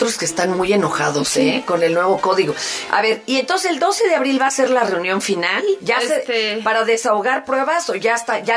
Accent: Mexico; Pues porque soy mexicana, no vemos que nada se resuelva, ¿verdad?

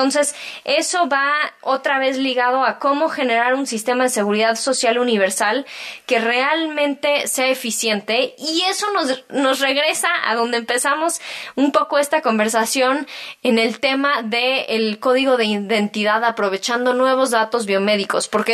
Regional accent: Mexico; el bienestar y la calidad de vida que tenemos como mexicanos

